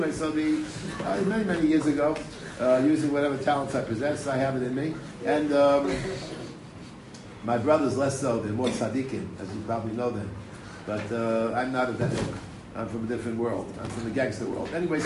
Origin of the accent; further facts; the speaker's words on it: Bronx, New York, United States; we lived in an area of the Bronx which was not so ay-ay-ay. That is Fort Apache.